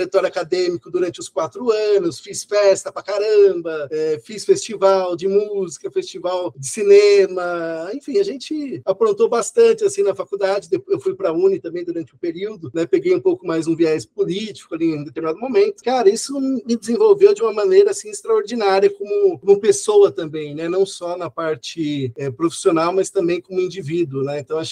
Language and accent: Portuguese; São Caetano do Sul, São Paulo, Brazil; eu sou do ABC, sou de São Caetano